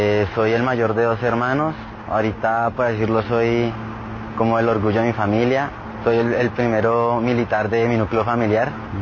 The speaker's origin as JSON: {"language": "Spanish", "town": "Bogotá", "region": "Bogotá Capital District", "country": "Colombia", "said": "yo soy de Bogotá y cambiar a tierra caliente pues siempre fue difícil."}